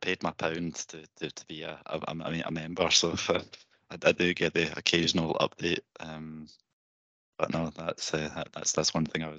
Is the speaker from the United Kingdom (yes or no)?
yes; Dunoon, Scotland, United Kingdom; Yeah, I was actually born in the Dunoon General Hospital, as it was called at the time, but it's now Cowell Community Hospital. Mm. But yeah, I attended the Dunoon Primary, then went to Dunoon Grammar, and left Argyll